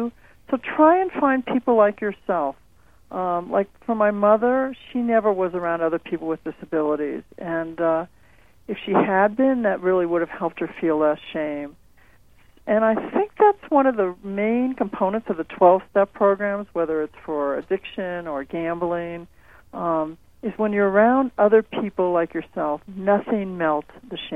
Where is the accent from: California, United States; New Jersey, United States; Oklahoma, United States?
California, United States; Los Angeles; Well, I remember actually, I grew up in the Los Angeles area